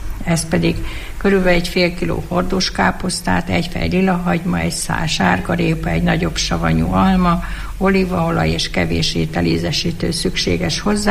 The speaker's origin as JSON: {"language": "Hungarian", "town": "Szuhakálló", "region": "Borsod-Abaúj-Zemplén", "country": "Hungary", "tie": "born there", "said": "Szuhakálóban az én szülőfalumban aszalt almából, körtéből készült a susinka leves."}